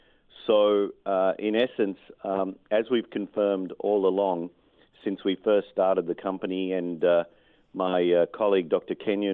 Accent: Melbourne, Victoria, Australia; I'm born and bred in Melbourne, Australia.

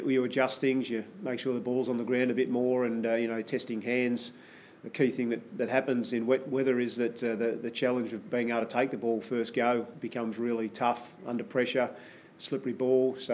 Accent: Gold Coast, Queensland, Australia; I know Nick very well from growing up on the Gold Coast and my time spent there

